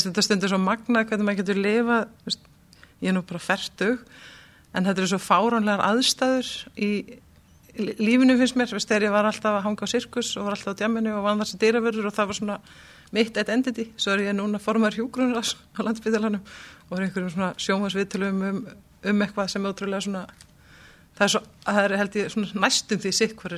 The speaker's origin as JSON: {"language": "Icelandic", "town": "Ísafjörður", "region": "Westfjords", "country": "Iceland", "tie": "born or raised there", "moved": "as an adult", "said": "Ég frá Ísafirði, bjóð þar þá til ég var 18 ára og svona tel mér náttúrulega verð Ísfirðingur held ég alltaf þó ég hafi núna búið í 20 ári í Reykjavík."}